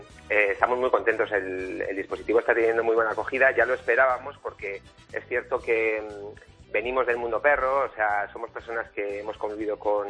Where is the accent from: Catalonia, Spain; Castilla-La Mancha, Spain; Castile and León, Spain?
Castile and León, Spain; Aranda de Duero; yo soy de Aranda de Duero, de la provincia de Burgos, ¿sí?